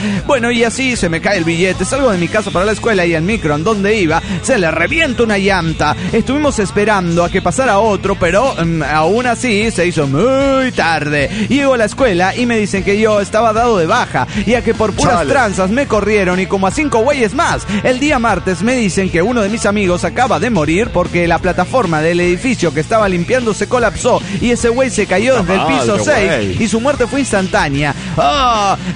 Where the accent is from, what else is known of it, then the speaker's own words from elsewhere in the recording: Tuxtla Gutiérrez, Chiapas, Mexico; de Tuzla, Utier, Chiapas.